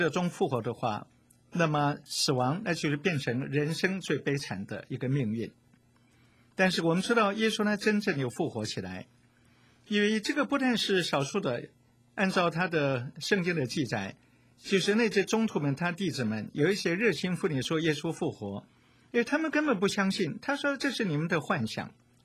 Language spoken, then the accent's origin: Chinese; China; 我们中国人有句常言说